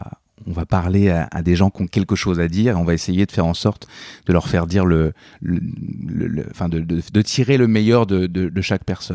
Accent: Normandy, France; moved away as an adult; now in Canada; Je suis né, j'ai grandi en Normandie, mais je me suis connu vraiment au Québec.

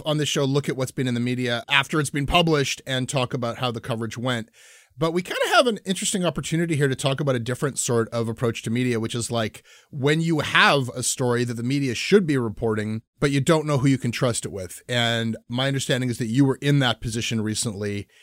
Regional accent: Canada; there's just no consent in having … music in your life as a Canadian.

